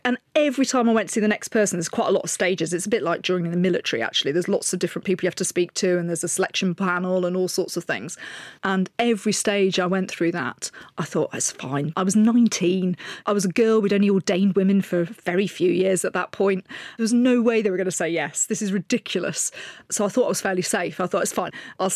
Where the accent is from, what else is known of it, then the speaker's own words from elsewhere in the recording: Sheffield, Yorkshire and the Humber, United Kingdom; I come from Sheffield. It's nowhere near any military.